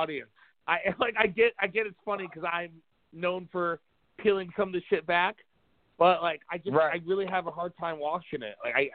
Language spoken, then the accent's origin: English; Brooklyn, New York, United States; because I'm from Brooklyn and he kind of gets, believe it or not, he gets snippy with me on Twitter sometimes.